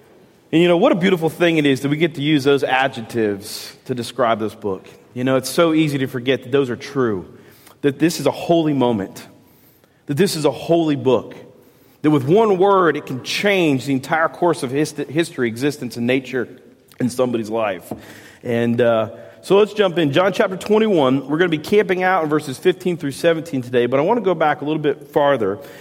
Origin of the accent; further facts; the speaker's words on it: Florida, United States; I was one of those kids. I was raised in South Florida. I wasn't raised in the church. I was raised a hellion.